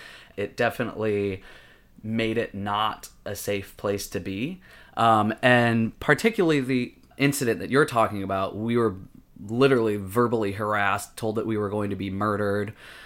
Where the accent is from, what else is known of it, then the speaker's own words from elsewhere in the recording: United States; now in New York City, United States; You know, it's growing up in America, you know, living in New York City is kind of like the end all be all.